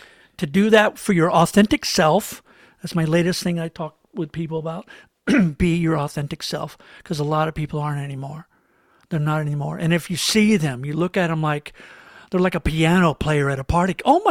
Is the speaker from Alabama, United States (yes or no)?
no; Tallahassee, Florida, United States; Oh, see, I'm from Tallahassee, Florida.